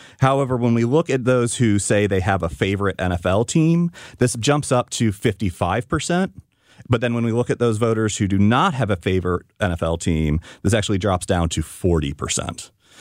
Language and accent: English; St. Louis, Missouri, United States; I was born and raised in St. Louis, and people ask me, who do I follow?